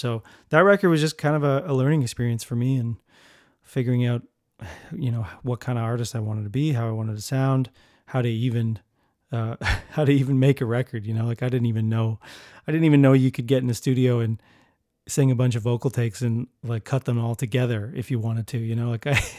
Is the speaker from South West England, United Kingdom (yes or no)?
no; London, United Kingdom; I think growing up in London, just, I wanted that community.